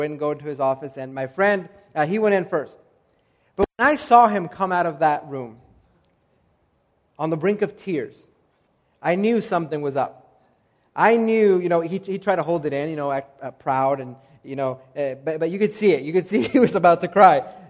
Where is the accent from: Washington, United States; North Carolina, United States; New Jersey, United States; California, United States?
North Carolina, United States; I grew up in the South and in the state of North Carolina where they still paddled people in schools.